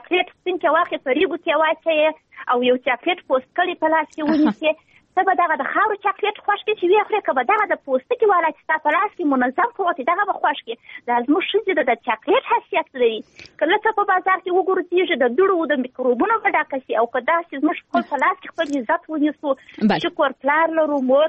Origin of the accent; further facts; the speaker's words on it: Helmand, Afghanistan; زه خپله یو خور یم، دا یم د یو هلمند اوسېدونکی یو، زه خپله د هلمند اوسېدونکی یم.